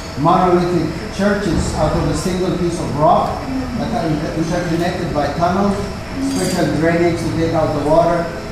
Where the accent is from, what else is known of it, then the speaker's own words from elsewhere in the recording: Addis Ababa, Ethiopia; this will also give you a chance to see what my hometown looks like. Because some people are wondering if there was electricity or anything like that, you know, sometimes. So my kids were standing on trees. So, we have nice homes and asphalt roads and all that. It's the diplomatic capital of Africa